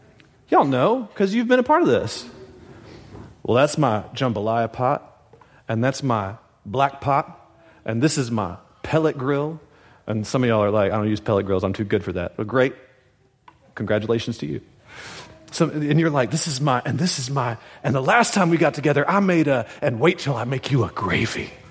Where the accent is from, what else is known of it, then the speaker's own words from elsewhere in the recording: Louisiana, United States; I'm from North Louisiana. We have fish fries.